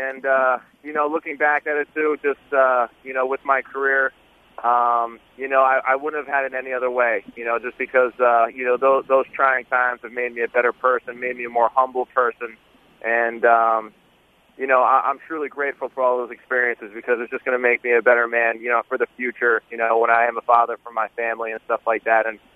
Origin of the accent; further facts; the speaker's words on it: Franklin Lakes, New Jersey, United States; So he's from Wyckoff, New Jersey, and I'm from Franklin Lake. And both those towns connect into the same high school.